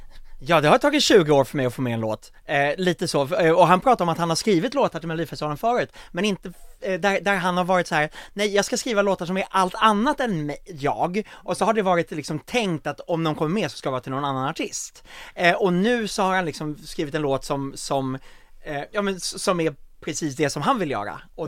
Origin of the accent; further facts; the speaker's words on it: Vallentuna, Stockholm County, Sweden; Och jag är från Vallentuna också.